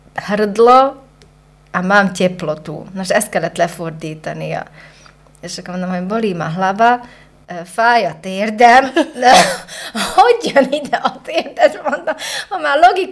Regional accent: central Slovakia, Slovakia; én Közép-Szlovákiában szlovák gyerekek között is nőttem fel. Én magyar, szlovákul minden nap hallottam gyereket beszélni. Ugye panelházi gyerek vagyok

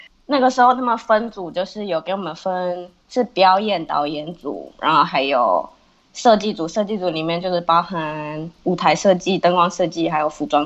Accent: Kaohsiung, Taiwan; 因为我本身是高雄人

